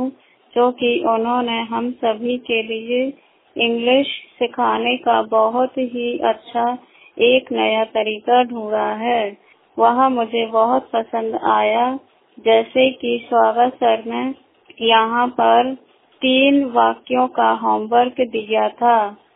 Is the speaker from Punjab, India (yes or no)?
no; Jhansi, Uttar Pradesh, India; मैं BI 100% हूँ, मैं जिला झांसी UP से हूँ।